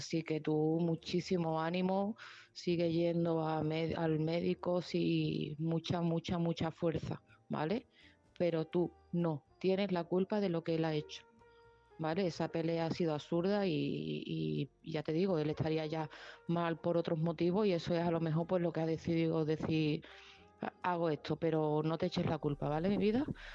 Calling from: Seville, Andalusia, Spain; es de Sevilla

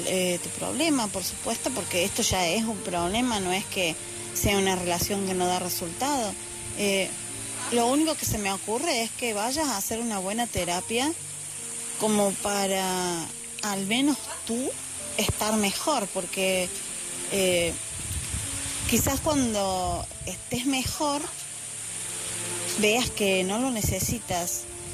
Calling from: Argentina; desde Argentina

